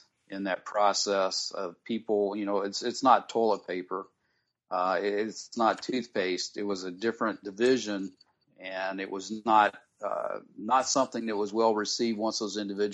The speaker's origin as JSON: {"language": "English", "town": "Columbus", "region": "Georgia", "country": "United States", "said": "And I'm from Columbus, Georgia, so I was the happiest guy in the entire office when I heard that news."}